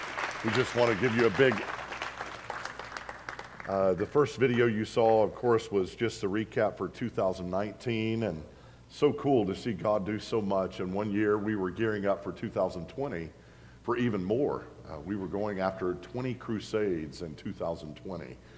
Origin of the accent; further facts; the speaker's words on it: Oklahoma, United States; And in my home state, I love it. Just a few hours from T-Town. Our headquarters is there right outside Tulsa and Catoosa, Oklahoma.